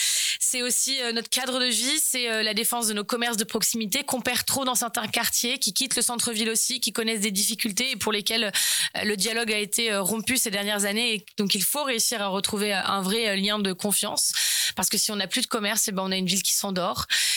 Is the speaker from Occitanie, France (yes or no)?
no; Rouen, Normandy, France; moi j'ai 35 ans, je suis née à Rouen, j'y ai grandi. Au début sur la rive gauche dans le quartier Orléans, puis ensuite dans le quartier de la gare.